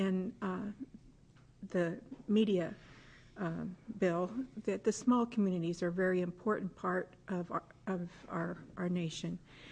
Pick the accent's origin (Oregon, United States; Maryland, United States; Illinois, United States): Oregon, United States; I'm a citizen from Multnomah County.